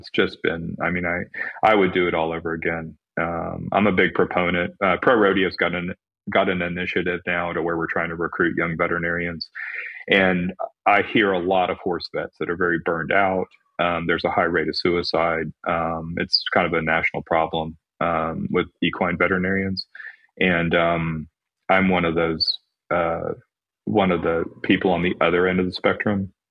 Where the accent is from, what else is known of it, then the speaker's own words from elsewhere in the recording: San Antonio, Texas, United States; And then I'm from San Antonio, so I came back, and my dream was to do reproduction in San Antonio